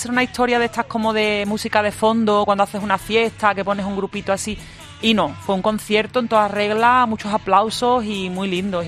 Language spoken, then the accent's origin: Spanish; Andalusia, Spain; now in Barcelona, Spain; como nosotras también vivimos en Cataluña y somos andaluzas.